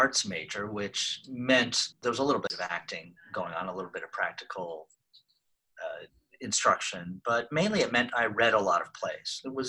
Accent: Cincinnati, Ohio, United States; I grew up in a suburb right outside Cincinnati, Ohio.

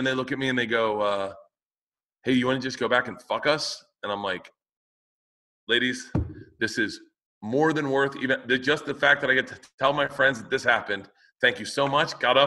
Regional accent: Florida, United States; I grew up in Florida. I can swim really good.

